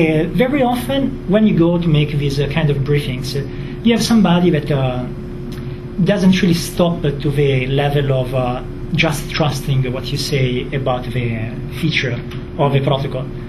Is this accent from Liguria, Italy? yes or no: yes; Camogli, Liguria, Italy; English is a second language; My city is Camoglie, that is a small fishing town in the north coast. But this one is the main city, is Zurna. It's in the Genoa slang.